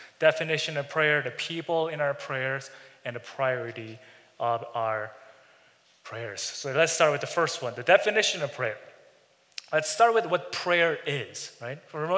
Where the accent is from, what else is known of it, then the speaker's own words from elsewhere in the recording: South Korea; English is a second language; When I was in sixth grade, by the way, I grew up in Korea.